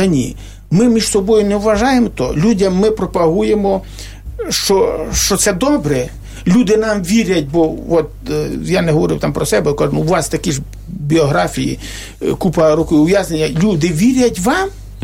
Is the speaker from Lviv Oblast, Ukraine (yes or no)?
yes; Staryi Sambir, Lviv Oblast, Ukraine; І рух висунув по округу Старосамбірському, звідки я родом.